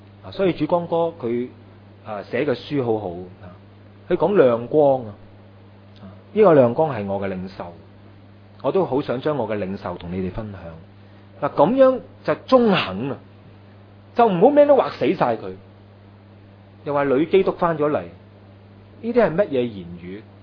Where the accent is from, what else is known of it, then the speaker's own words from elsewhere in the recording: China; 在我们中国人东方人一个农历年的期间